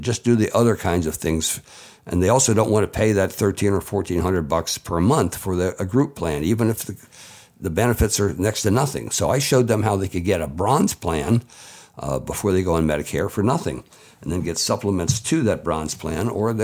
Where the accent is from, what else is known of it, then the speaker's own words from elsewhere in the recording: Delaware, United States; I was raised in Lower Slower, Delaware. I went to the University of Delaware